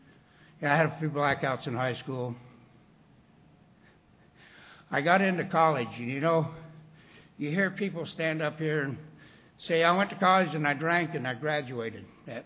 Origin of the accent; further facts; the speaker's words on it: Casper, Wyoming, United States; born there; now in Fayetteville, United States; I'm from Fayetteville, North Carolina, not originally. I was born in Casper, Wyoming, actually.